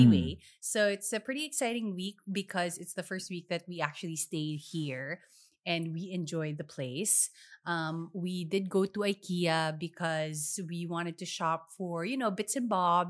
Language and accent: English; Philippines; but we are both from the Philippines. We are Filipinos.